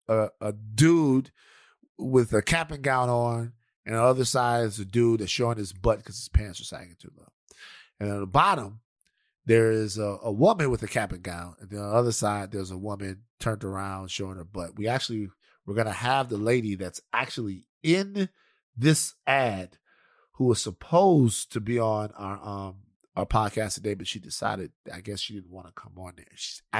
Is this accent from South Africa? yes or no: no; the South, United States; You remember, I'm from the South.